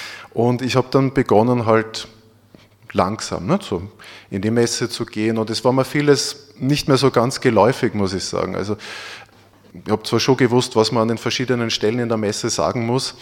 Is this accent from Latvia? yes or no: no; Neunkirchen, Lower Austria, Austria; Und also ich komme aus Neunkirchen, südlich von Wiener Neustadt. Wir wohnen da, oder meine Eltern wohnen jetzt noch in einer kleinen Ortschaft neben Neunkirchen.